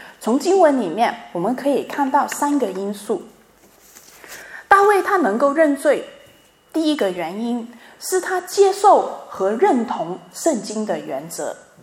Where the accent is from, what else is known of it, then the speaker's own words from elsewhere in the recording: China; 用我们中国人的文化呢，其实也很好理解啊。